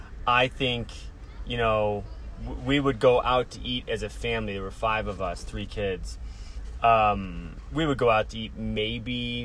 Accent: Colorado Springs, Colorado, United States; now in Broomfield, United States; I am originally from Colorado Springs. Grew up there, went to high school there, and then did my undergrad in Boulder

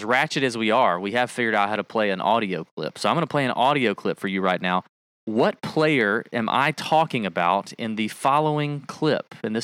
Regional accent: Georgia, United States; I'm from Georgia, so, you know, this is as good as it's going to get.

